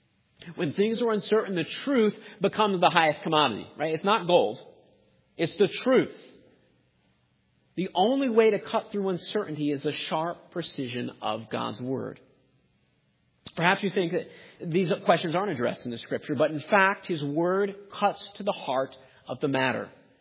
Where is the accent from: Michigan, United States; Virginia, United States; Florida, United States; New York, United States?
New York, United States; I know I'm from New York, but it's not the Mets.